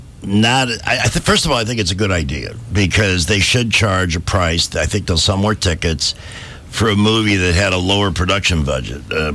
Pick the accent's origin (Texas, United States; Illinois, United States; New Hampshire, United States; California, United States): Illinois, United States; Chicago; I'm from Chicago originally.